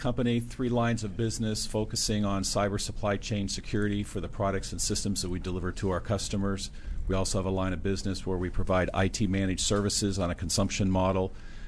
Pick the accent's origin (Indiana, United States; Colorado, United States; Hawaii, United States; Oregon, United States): Indiana, United States; also born or lived in Pennsylvania; Indiana originally, and then Pennsylvania later on in my life.